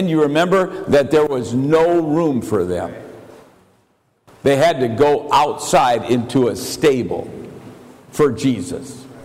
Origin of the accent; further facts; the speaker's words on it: United States; And I said, "Look, I'm an American. Give me a chair."